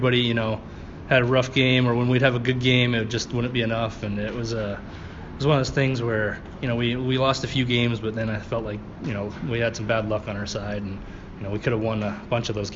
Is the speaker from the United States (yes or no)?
no; Canada; I think growing up in Canada and just the hockey mentality